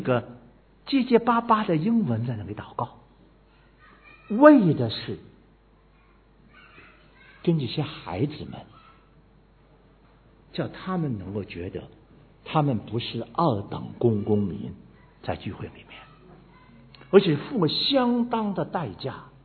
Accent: China; 我们都是中国人，我们就是他要听翻译的

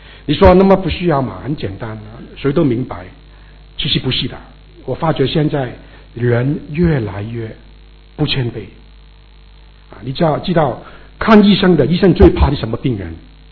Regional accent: China; 我觉得我们中国人很聪明的

